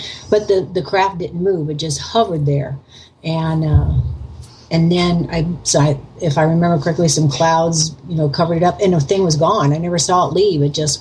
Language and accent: English; Missouri, United States; also born or lived in Kansas; I'm originally from Missouri, but I had moved to Kansas for about 3 years and then moved down to Springfield because I lived up closer by St. Louis.